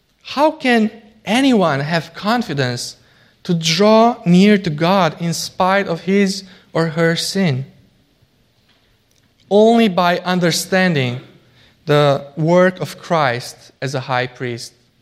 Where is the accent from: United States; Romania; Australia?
Romania; In my home country, Romania, when communists came to power in 1948, they gathered pastors from all denominations.